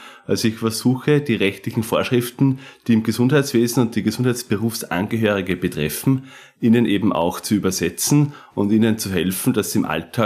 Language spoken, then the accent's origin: German; Weistrach, Lower Austria, Austria; also born or lived in Steyr; now in Vienna, Austria; Ich bin in Steyr geboren, komme aus dem Mostviertel, ein Grenzgänger und bin eigentlich aus dem Bezirk Amstetten, aus Weistrach, wohne aber schon seit über 10 Jahren in Wien und bin in Steyr geboren